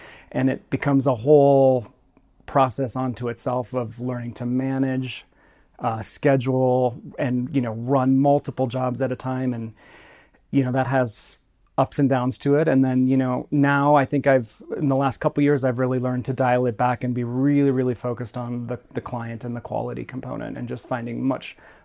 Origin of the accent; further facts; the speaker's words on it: Minnesota, United States; I born and raised in Minnesota.